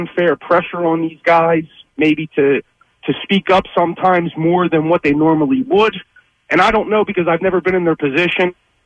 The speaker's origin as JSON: {"language": "English", "town": "Philadelphia", "region": "Pennsylvania", "country": "United States", "tie": "born or raised there", "said": "I grew up in Northeast Philly. You know, like I said, I was born in 1980."}